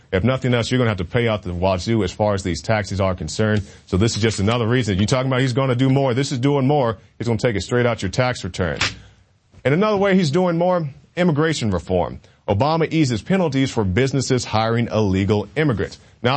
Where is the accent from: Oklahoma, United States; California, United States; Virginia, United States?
Oklahoma, United States; I'm from Oklahoma. I don't get free education here.